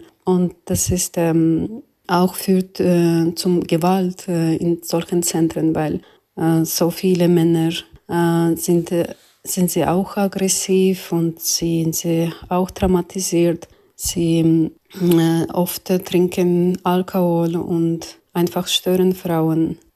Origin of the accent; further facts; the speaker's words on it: Azerbaijan; German is a second language; moved away as an adult; now in Switzerland; ich komme aus Aserbaidschan. Ich musste mein Land wegen meiner kritischen Arbeit als Journalistin verlassen und wohne hier in der Schweiz seit 7 Jahren im Exil.